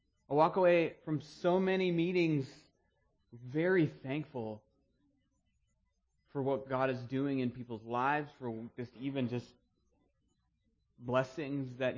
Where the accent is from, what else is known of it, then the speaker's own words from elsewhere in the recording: Maine, United States; I grew up in Maine. And when it was a nice day outside, when the sun was shining, everybody was in a good mood.